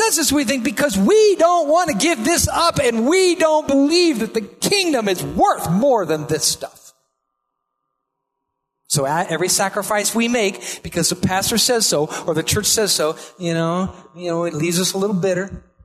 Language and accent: English; Iowa, United States; I'm from Iowa, and mostly down there that we didn't have as many lakes. We just had, like, farm ponds, and so we'd fish out there.